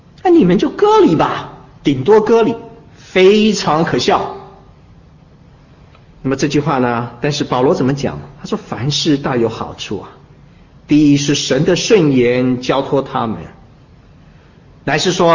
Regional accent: China; 我们中国人啊，不太忠心，太有智慧，太有世上的智慧了

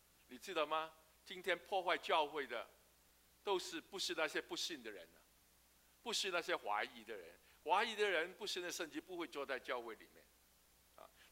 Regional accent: Hong Kong; born there; 我是生于战后啊，战后这个香港的环境呢是相当复杂

